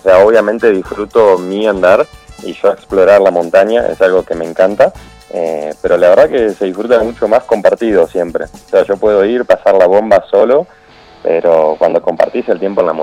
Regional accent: Paraná, Entre Ríos, Argentina; now in Bariloche, Argentina; yo soy de Entre Ríos, de Paraná, nada que ver, de la otra punta del país.

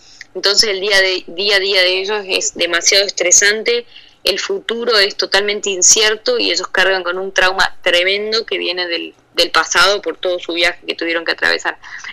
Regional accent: Argentina; yo soy de Argentina

